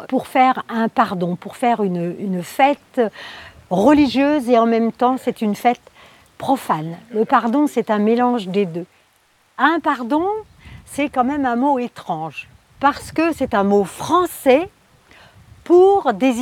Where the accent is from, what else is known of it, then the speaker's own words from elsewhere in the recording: Ploumanac'h, Brittany, France; je suis de Poumalac